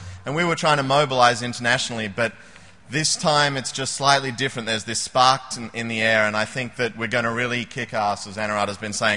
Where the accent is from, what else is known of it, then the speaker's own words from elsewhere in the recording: Australia; now in United States; I'm embarrassed because I'm Australian, a sort of Australian-American now, a hybrid